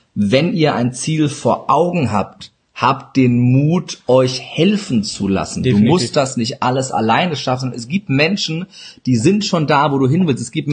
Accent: Turkey; German is a second language; Ich sage auch immer, ich bin Türke. Ich darf mich versprechen.

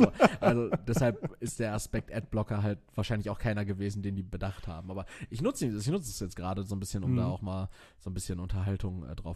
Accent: Castrop-Rauxel, North Rhine-Westphalia, Germany; auf dem Marktplatz meiner Heimatstadt Castrop-Rauxel.

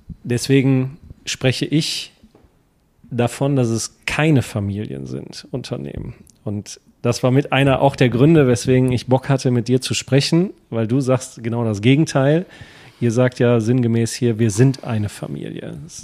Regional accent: Cologne, North Rhine-Westphalia, Germany; Ich komme aus Köln.

